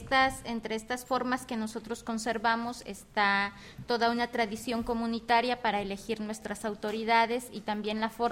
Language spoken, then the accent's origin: Spanish; Oaxaca, Mexico; vengo de Oaxaca.